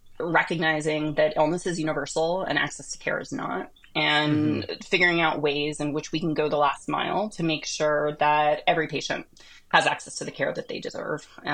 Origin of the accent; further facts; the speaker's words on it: Washington, D.C. area, United States; my journey is really one where I grew up in North America, grew up just outside of Washington, D.C.